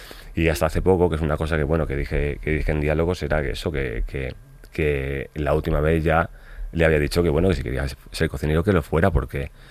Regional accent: Madrid, Community of Madrid, Spain; Yo soy madrileño, y para mí Madrid tiene un nivel gastronómico que hay cosas muy arriba y cosas muy abajo, muy malas.

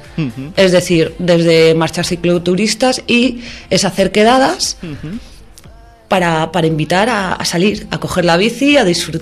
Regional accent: Candelario, Castile and León, Spain; Yo soy de Candelario y lidero aquí en Béjar

